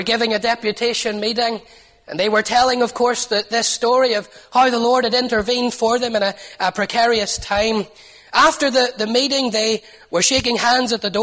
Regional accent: Newtownards, Northern Ireland, United Kingdom; They were actually from my hometown in Newton Ards.

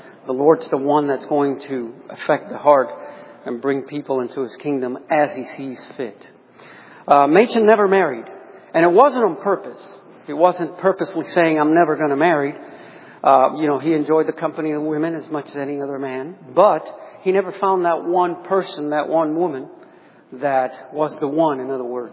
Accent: Baltimore, Maryland, United States; those of you who know us know that we came from Baltimore ourselves, from that area, 16 years ago.

